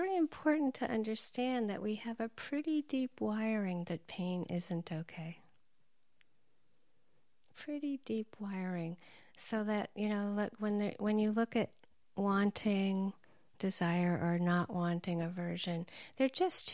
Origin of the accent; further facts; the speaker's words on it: Massachusetts, United States; moved away as an adult; now in Hawaii, United States; I moved to Hawaii in 1983 from Massachusetts